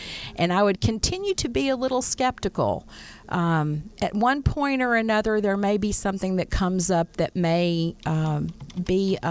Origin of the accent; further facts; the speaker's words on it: Louisiana, United States; also born or lived in Texas; I was born in Texas, raised in Louisiana